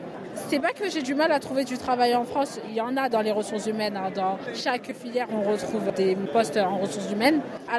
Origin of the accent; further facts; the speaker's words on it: Mali; Je suis une malienne et sénégalaise.